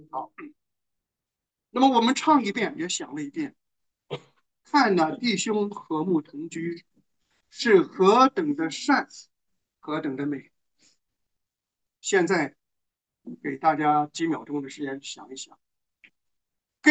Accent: China; 这个就是把我们中国人的关系彻底的从根子里边给否定掉

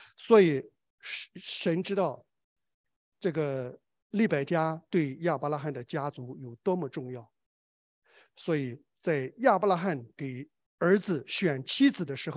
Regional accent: China; 我虽然我们中国人，但是我们不再用入乡随俗

